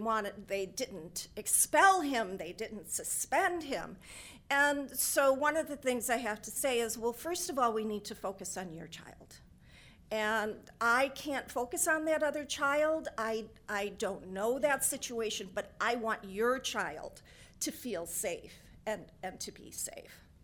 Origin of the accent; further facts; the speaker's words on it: Minnesota, United States; I always tell them, because I'm from Minnesota, I tell a child